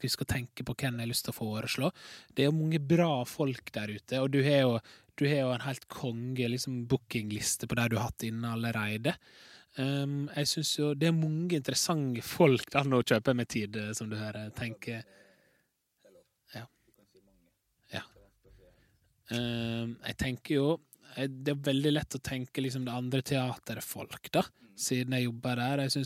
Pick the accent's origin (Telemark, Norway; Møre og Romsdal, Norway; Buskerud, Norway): Møre og Romsdal, Norway; Larsnes; jeg kan også på en måte parodere naboen min hjemme på Larsnes